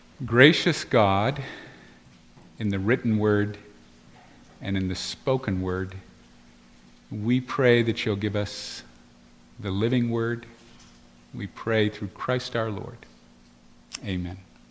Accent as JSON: {"language": "English", "country": "United States", "said": "I think I felt just a little bit defensive about being an American."}